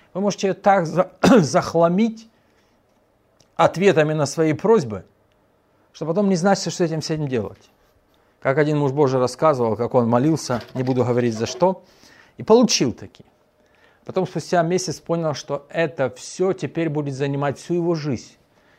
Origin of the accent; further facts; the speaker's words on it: Kyiv, Ukraine; у меня все выросли в Киеве. Я коренной киевлянин, все в Киеве.